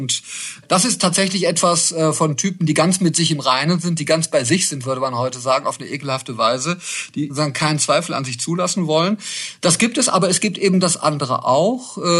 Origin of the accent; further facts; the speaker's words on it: West Germany, Germany; als ich als Wessi in den frühen 90er Jahren in Ostdeutschland gearbeitet habe